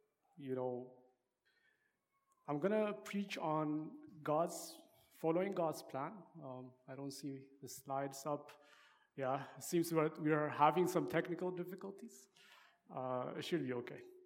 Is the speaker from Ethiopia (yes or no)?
yes; Ethiopia; moved away as an adult; now in Canada; We're originally from Ethiopia. I came to Canada 4 years ago for school at the University of Alberta.